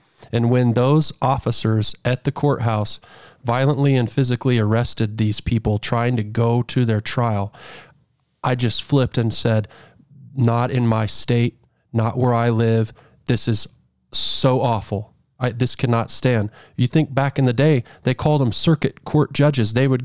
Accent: Texas, United States; born there; Well, I mean, I was born in Texas and I traveled all over the country.

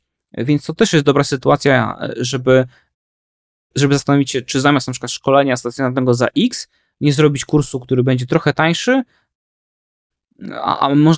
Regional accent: Radom, Masovian Voivodeship, Poland; no jestem z Radomia, a dla mnie to dość istotne

